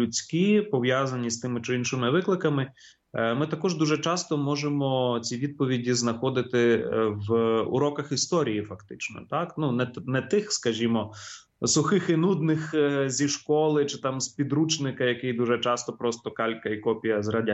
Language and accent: Ukrainian; Kharkiv, Kharkiv Oblast, Ukraine; але от в Харкові, звідки я родом